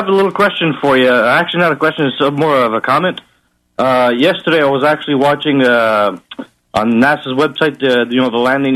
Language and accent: English; Quebec, Canada; also born or lived in United States